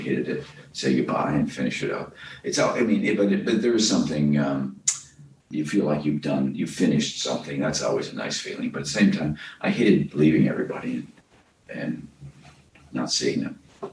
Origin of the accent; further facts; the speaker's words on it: Midwest, United States; I think it brings perspective to everything I do.